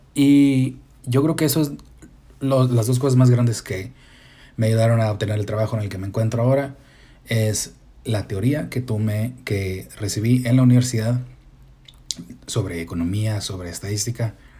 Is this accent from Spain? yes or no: no; Tijuana, Baja California, Mexico; Yo crecí en Tijuana, pero soy gringo legalmente.